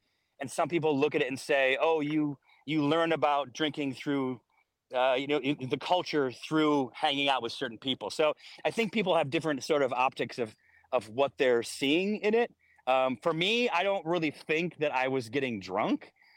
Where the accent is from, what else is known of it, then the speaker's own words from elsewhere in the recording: Syracuse, New York, United States; I guess it's way cooler than here than growing up in Syracuse.